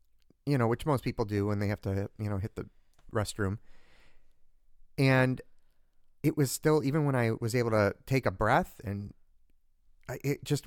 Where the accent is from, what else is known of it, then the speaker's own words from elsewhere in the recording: Canada; because we're metric in this house, we're Canadian.